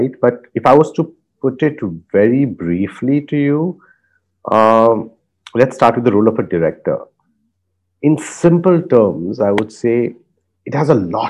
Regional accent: Mumbai, Maharashtra, India; So I'm born and brought up in South Bombay, so I went to one of the schools out there

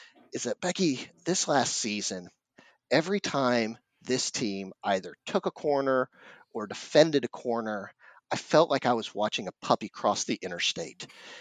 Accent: Oklahoma, United States; I grew up in Oklahoma. And a fun fact about Oklahoma

